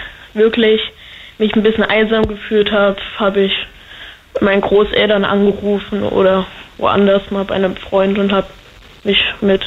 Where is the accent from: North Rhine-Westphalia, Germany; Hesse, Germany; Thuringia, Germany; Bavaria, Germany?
Thuringia, Germany; Sonneberg; Aber ich komme aus dem Corona-Hotspot Sonneberg.